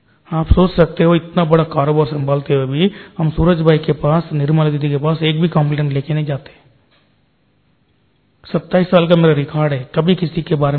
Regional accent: Hyderabad, Telangana, India; मैं हैदराबाद से हूँ

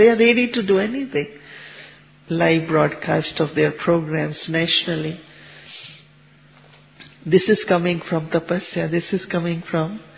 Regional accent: Mount Abu, Rajasthan, India; So I am from Mount Abu, Madhuban, I have this blessing

